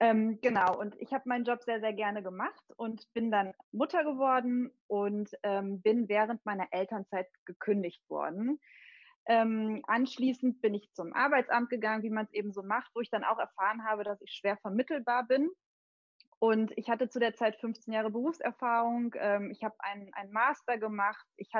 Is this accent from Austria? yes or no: no; North Rhine-Westphalia, Germany; born there; now in Munich, Germany; Ich wohne derzeit in München, komme gebürtig aus dem Rheinland, vom schönen linken Niederrhein.